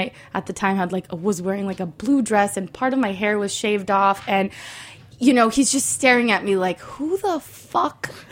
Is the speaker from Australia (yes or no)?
no; Mexico; I'm from Mexico.